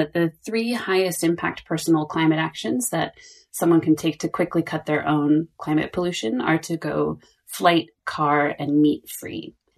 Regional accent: California, United States; where he comes from Canada, I come from California, we have friends and family all over.

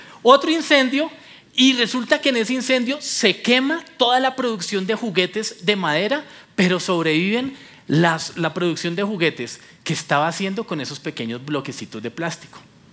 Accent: Ibagué, Tolima, Colombia; Yo soy de Ibagué, ¿listo? Me crié toda la vida en Ibagué, todo mi colegio fue en Ibagué. Ibagué, para los que no saben, es una ciudad de 500,000 habitantes. Mi jefe dice que es un pueblucho.

